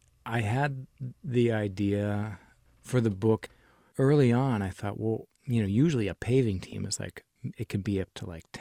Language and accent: English; United States; Yeah, I mean, obviously, I'm an American, and this is being published in the U.S. first